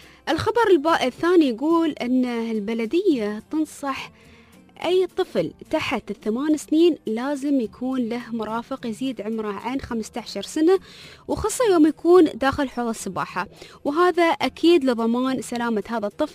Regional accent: Dubai, United Arab Emirates

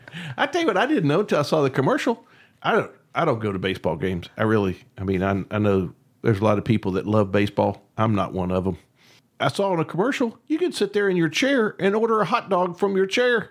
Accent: Huntington, West Virginia, United States; The only interest I had, I guess, because growing up in Huntington, the closest team to us is Cincinnati Reds.

